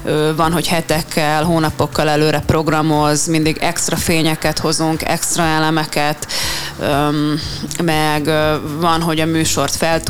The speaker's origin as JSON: {"language": "Hungarian", "region": "Budapest", "country": "Hungary", "said": "Egyrészt már pesti vagyok, meg tényleg szeretek itt játszani"}